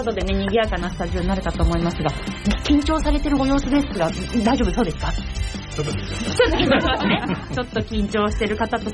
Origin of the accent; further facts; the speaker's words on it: Kawasaki, Kanagawa, Japan; 川崎生まれ川崎育ち、自称夢見ヶ崎動物公園専属